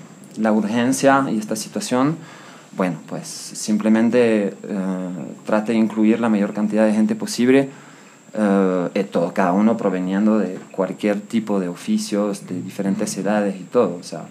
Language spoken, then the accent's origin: Spanish; Venezuela; moved away as an adult; also born or lived in Caracas; now in Ecuador; yo llego a Ecuador hace 5 años y medio y vengo de Venezuela después de haber vivido unos 10 años, ¿no? En Caracas.